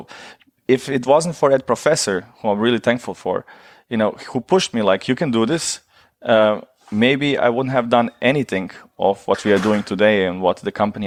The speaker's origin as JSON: {"language": "English", "country": "Germany", "tie": "born or raised there", "said": "I grew up in Germany during the war."}